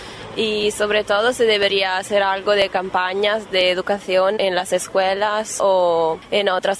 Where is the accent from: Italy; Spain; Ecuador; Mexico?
Italy; Spanish is a second language; Yo soy italiana y tal vez pasa, por ejemplo, en el cole, pero aquí nunca he escuchado hablar sobre eso.